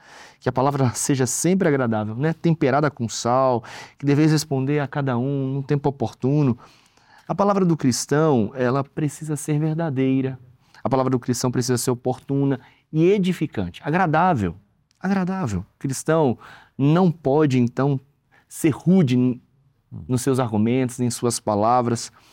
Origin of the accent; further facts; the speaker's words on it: Bahia, Brazil; also born or lived in Espírito Santo; Eu nasci no Espírito Santo, como o senhor bem mencionou, e falamos anteriormente, na semana passada, mas bem pequenininho eu fui para a Bahia, e lá construí muitos amigos, e hoje eu me considero um capixabano, sabe? Uma mistura de capixaba com baiano.